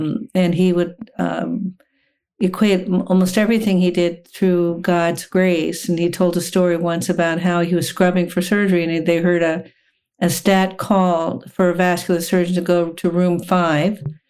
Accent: McLean, Virginia, United States; now in Washington, D.C., United States; I grew up in McLean, Virginia, which is, I'm in Washington, D.C. now, so I'm not too far from home.

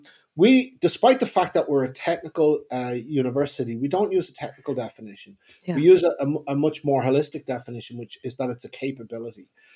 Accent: Dublin, Leinster, Ireland; So I come from Dublin in Ireland, and I did my degree in electrical engineering, also my PhD in Dublin.

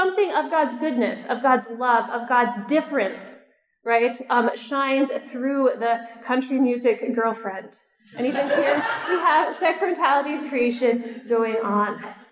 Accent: Canada; now in United States; So I grew up actually further north. I'm not a native Texan. You can hear that in my voice immediately, right? 8 years in Texas, so I've learned about it, but I grew up in Canada on a farm.

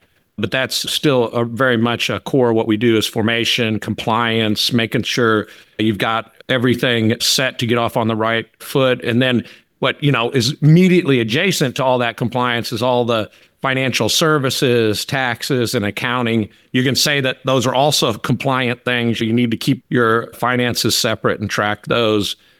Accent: Nebraska, United States; And I can remember myself, I grew up in Nebraska shoveling snow.

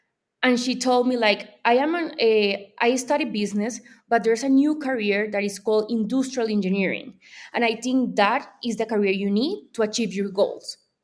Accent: Santa Marta, Magdalena, Colombia; So I'm from Santa Marta, Colombia. That's a little town in the Caribbean Sea. So I'm super a tropical girl.

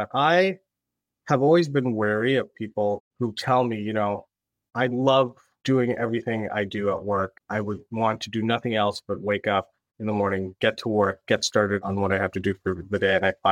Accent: Scarborough, Ontario, Canada; lots of charities too, especially in my hometown, which is in Malvern, Scarborough, the Malvern Family Resource Center there.

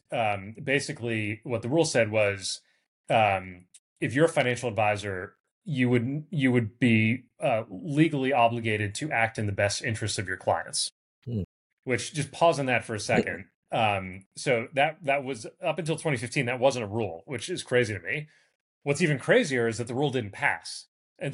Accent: Boston, Massachusetts, United States; So I grew up in Boston, as you said, and my plan all along was to go and work on Wall Street.

